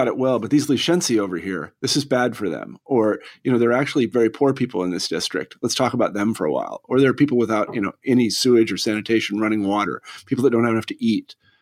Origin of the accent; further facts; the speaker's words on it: United States; there's some sort of political mentalities that are really quite contrary to ones that we or me as an American might hold.